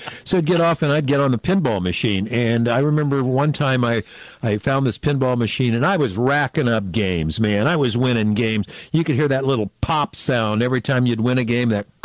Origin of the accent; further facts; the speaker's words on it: Modesto, California, United States; We grew up in Modesto